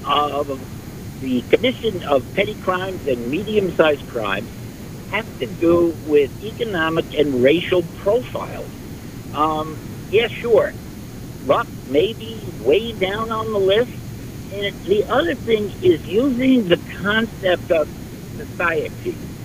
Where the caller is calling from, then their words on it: East Orange, New Jersey, United States; I'm calling from East Orange, New Jersey.